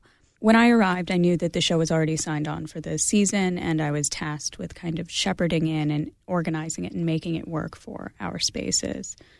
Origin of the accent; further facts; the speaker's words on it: Pittsburgh, Pennsylvania, United States; I met Graham. I'm actually from Pittsburgh, and that's where I met Graham.